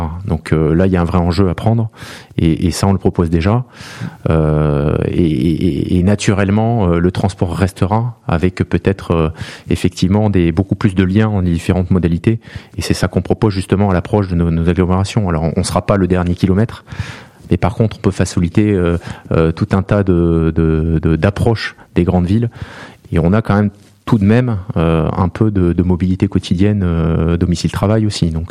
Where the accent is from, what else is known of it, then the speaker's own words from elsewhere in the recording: Nouvelle-Aquitaine, France; je m'ouvre bien entendu un peu plus loin que ma Gironde natale